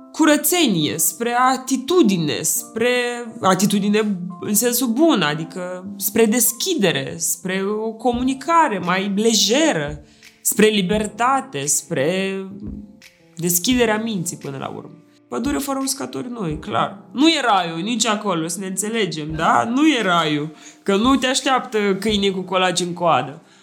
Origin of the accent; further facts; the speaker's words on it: Moldova; că sunt moldoveancă sau că vin de peste Prut.